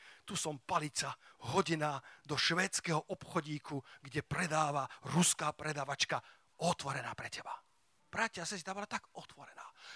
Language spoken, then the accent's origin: Slovak; Sliač, Banská Bystrica Region, Slovakia; ja som z malého mesta a ja sa s každým prihovorím. Ja som sa to naučil na sliači